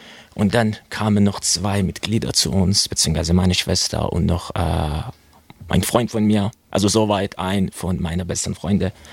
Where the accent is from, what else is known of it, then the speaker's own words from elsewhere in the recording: South Iran, Iran; weil ich komme aus dem Südiran, da scheint immer die Sonne, da ist immer warm, sogar in der Nacht scheint die Sonne.